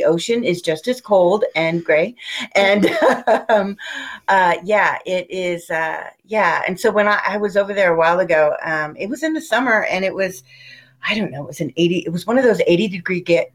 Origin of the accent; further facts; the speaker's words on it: Washington, United States; I am from Washington State